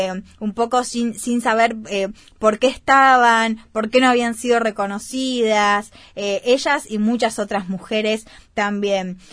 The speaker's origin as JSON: {"language": "Spanish", "country": "Argentina", "said": "como argentina y como mujer"}